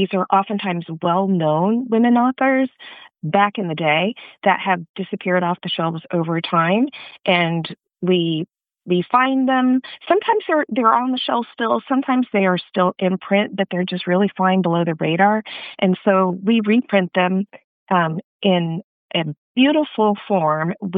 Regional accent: Austin, Texas, United States; We grew up together in Austin, Texas, and public libraries were such a big part of our lives back then.

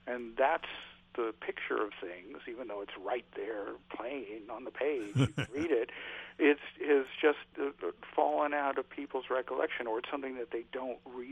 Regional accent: California, United States; I did most of my growing up in California.

